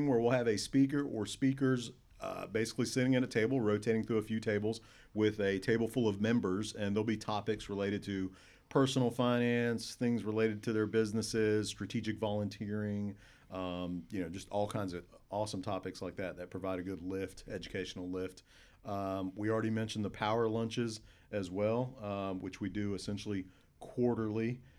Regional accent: Tallahassee, Florida, United States; I am born and raised in Tallahassee. Went to school here my whole life and moved away to go to Gainesville, go Gators.

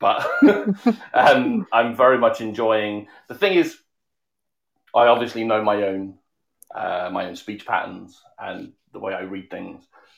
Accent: United Kingdom; I'm British.

